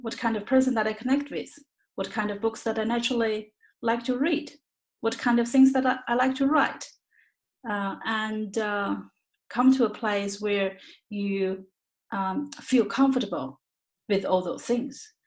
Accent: China; English is a second language; moved away as an adult; now in Australia; I was born in China. I grew up there. I came to Australia when I was 26 years old in 2002.

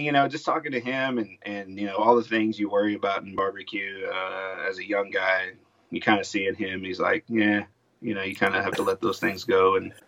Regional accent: San Marcos, Texas, United States; But really, I grew up in San Marcos, so we would take, I wouldn't say weekly pilgrimages, but probably bi-weekly or at least once a month to Lockhart.

